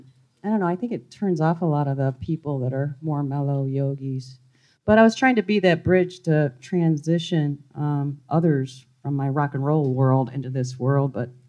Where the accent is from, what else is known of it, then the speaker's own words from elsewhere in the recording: Chicago, Illinois, United States; I'm a musician from Chicago, been in rock bands pretty much all my life.